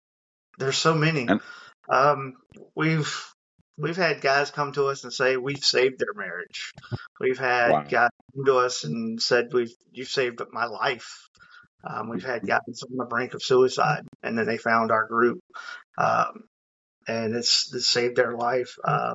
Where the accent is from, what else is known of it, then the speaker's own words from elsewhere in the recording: West Virginia, United States; also born or lived in Georgia; So moved around, lived in Georgia, moved back up here to West Virginia, got back to my home state.